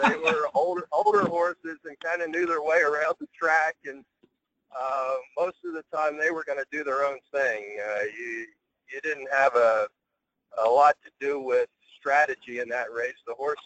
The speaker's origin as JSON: {"language": "English", "region": "Pennsylvania", "country": "United States", "tie": "born or raised there", "also_born_or_lived": "Miami", "moved": "as an adult", "said": "thoroughbreds from growing up in Pennsylvania outside of the Philadelphia area where harness racing was prevalent back in those days. I went down, as I said, to Florida International University in Miami."}